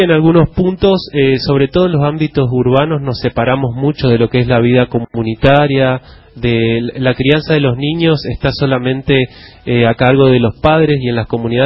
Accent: Resistencia, Chaco, Argentina; yo me crié en Resistencia y yo me iba a las 8 de la mañana a mi casa cuando no tenía escuela

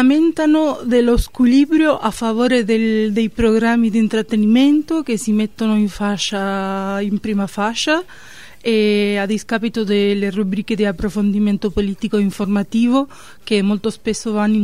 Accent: Marcos Paz, Buenos Aires, Argentina; born there; Italian is a second language; Io sono nata a Marcos Paz, provincia di Buenos Aires.

